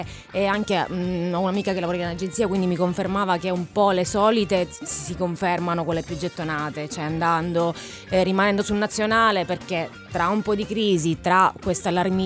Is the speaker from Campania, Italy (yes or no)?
no; Sicily, Italy; essendo io siciliana, cioè già tornare in Sicilia per me inizia la vacanza da lì.